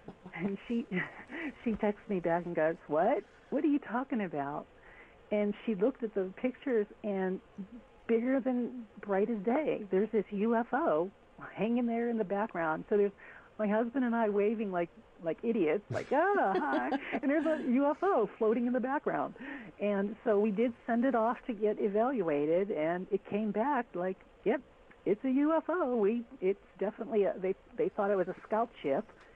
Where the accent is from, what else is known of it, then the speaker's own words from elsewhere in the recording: East Coast, United States; Well, this is a pretty profound story in itself because I am from the East Coast.